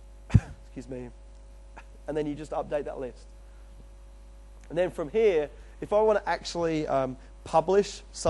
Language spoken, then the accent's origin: English; London, United Kingdom; also born or lived in Australia; now in United States; I'm originally from London. I lived in Australia for 8 years, and now I'm in New York, New Jersey.